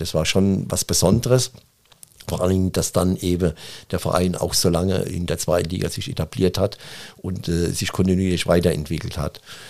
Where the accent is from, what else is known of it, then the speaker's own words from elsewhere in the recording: Hesse, Germany; Ich bin ein Hesse und bin kein Schwabe.